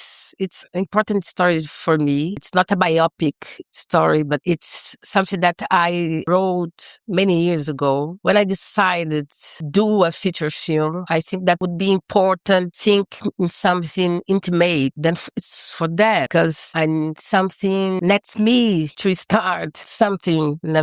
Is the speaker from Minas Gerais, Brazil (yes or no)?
yes; Belo Horizonte, Minas Gerais, Brazil; English is a second language; I'm from Belo Horizonte. Belo Horizonte, it's a city near São Paulo, near Rio de Janeiro